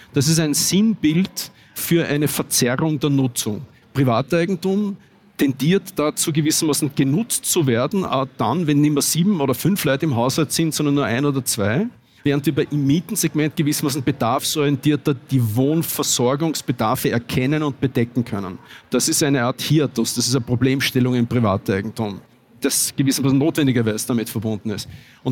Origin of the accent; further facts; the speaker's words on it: Salzburg, Austria; ich komme aus der Stadt Salzburg